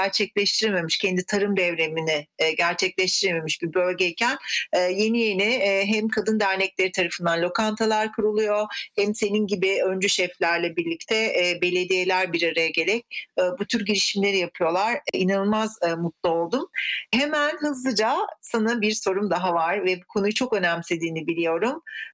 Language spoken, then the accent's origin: Turkish; Aegean Region, Turkey; Bir Egeli olarak çok sevindim buna. Aynı zamanda bir Türk insanı olarak da çok mutlu oldum.